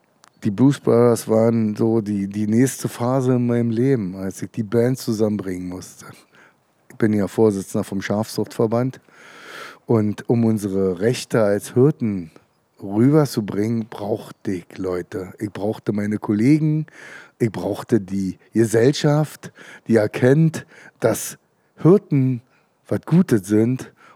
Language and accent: German; Germany; born there; Ich bin in der DDR geboren